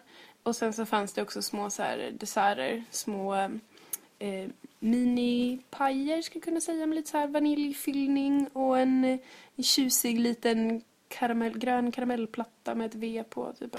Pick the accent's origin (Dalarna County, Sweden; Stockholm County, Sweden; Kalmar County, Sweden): Dalarna County, Sweden; Ja, jag växte upp i Dalarna.